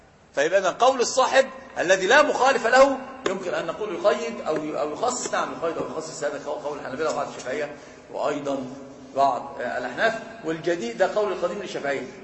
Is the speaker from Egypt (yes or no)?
yes; Egypt; احنا عندنا في مصر الاخ اللي متزوج مثلا يكون متهور جدا